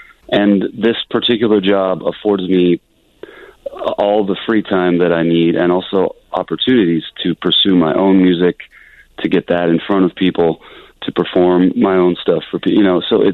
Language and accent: English; Denver, Colorado, United States; Denver, Colorado.